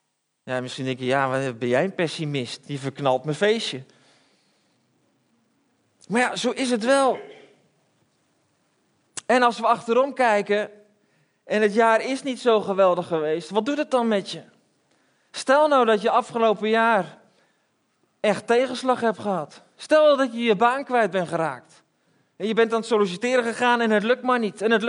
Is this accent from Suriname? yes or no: no; Belgium; now in Netherlands; ik ben opgegroeid in België en België is niet zo'n vuurwerkland.